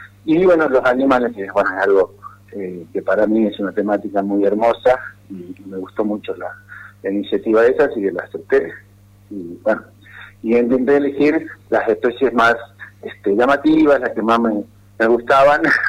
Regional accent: Tucumán, Argentina; Yo soy de Tucumán, fui a Aguaray exclusivamente a hacer esos murales.

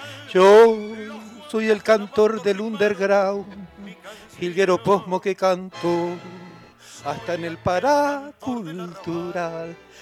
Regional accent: Ingeniero Jacobacci, Río Negro, Argentina; also born or lived in San Antonio; allá en mi sur, en mi pueblo, en Ingeniero Jacobacci, pueblo de, yo nací en San Antonio, pero me crié en Jacobacci 54.

